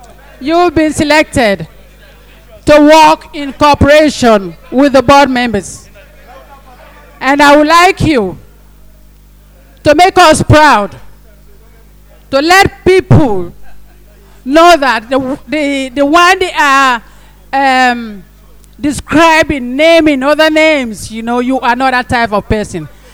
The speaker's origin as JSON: {"language": "English", "region": "Eastern Province", "country": "Sierra Leone", "said": "The judiciary system in our provinces, where I come from the Kisi Tongi Chiefdom, justice is not going there."}